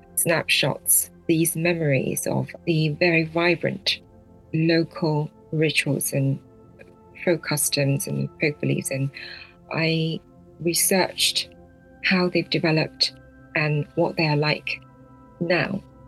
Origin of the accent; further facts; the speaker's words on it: China; also born or lived in United Kingdom; I was born in China, but I spent and I had a very had a very memorable childhood there, but spent some of my most important years in the UK. So I would say that my identity, both China and Britain, are part of my identity.